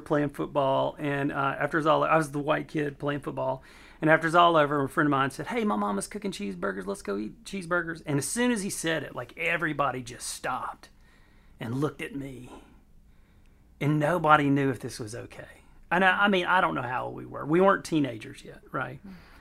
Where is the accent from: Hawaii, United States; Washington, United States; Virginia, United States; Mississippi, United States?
Mississippi, United States; And I grew up poor in the Mississippi Delta, and I was white.